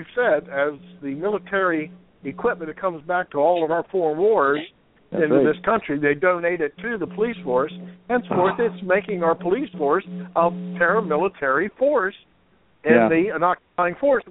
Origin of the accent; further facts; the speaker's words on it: Glen Burnie, Maryland, United States; Yes, well, being Maryland's my home state, and grew up in the suburbs of Baltimore, Glen Burnie area, Severna Park, all that area.